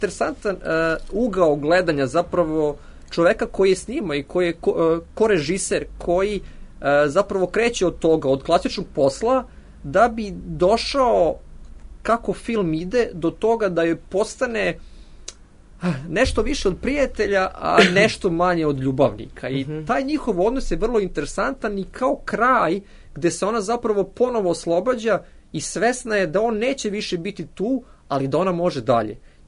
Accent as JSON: {"language": "Serbian", "region": "Belgrade", "country": "Serbia", "said": "ja dolazim iz Beograda"}